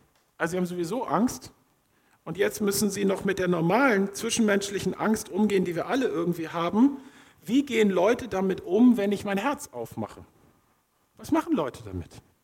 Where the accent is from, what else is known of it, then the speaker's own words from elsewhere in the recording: Schleswig-Holstein, Germany; Ich komme von der Nordsee, also Sylt, aber Festland.